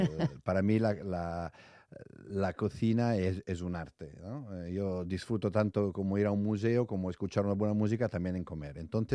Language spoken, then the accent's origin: Spanish; Italy; Spanish is a second language; now in Spain; Bueno, yo soy italiano, pero llevo ya 25 años